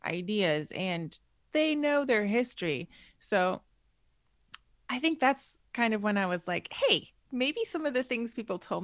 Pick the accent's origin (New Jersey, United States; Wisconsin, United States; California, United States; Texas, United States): Wisconsin, United States; In Wisconsin.